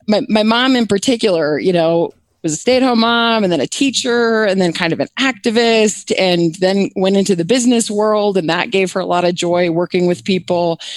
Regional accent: Annandale, Virginia, United States; born there; So I was born in Annandale, Virginia, and my dad was an attorney.

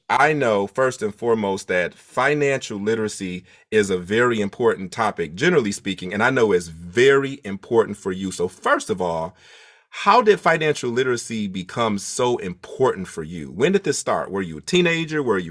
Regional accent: Detroit, Michigan, United States; First of all, shout out to being from Michigan. Of course, I'm from Michigan to Detroit.

